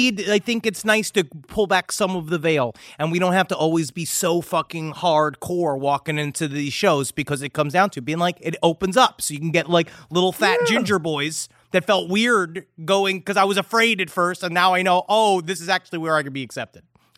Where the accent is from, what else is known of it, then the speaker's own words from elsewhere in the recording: Toronto, Ontario, Canada; I am from Toronto, Canada